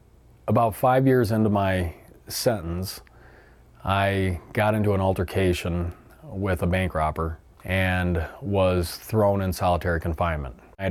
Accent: Bear, Wisconsin, United States; I grew up in Bear, Wisconsin.

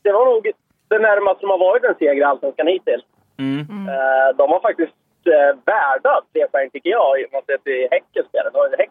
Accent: Eskilstuna, Södermanland, Sweden; Jag är ju från Eskilstuna

